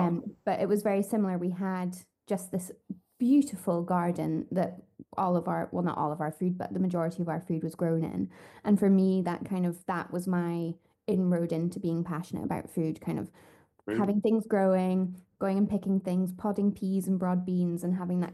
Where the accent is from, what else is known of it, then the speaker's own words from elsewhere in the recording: Scotland, United Kingdom; I'm from Aberdeenshire. I was born in Aberdeen and grew up sort of slightly inland near Craigiebar Castle